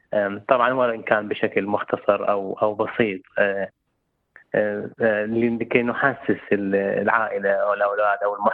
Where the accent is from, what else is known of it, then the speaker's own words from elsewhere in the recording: Iraq; إحنا عندنا بالعراق نسميها عيدية